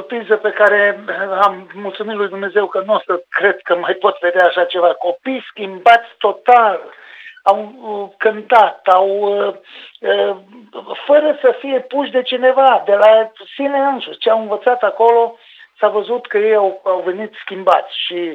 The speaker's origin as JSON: {"language": "Romanian", "town": "Brezoi", "region": "Vâlcea County", "country": "Romania", "said": "eu sunt din Brezoi și știu ce copii sunt"}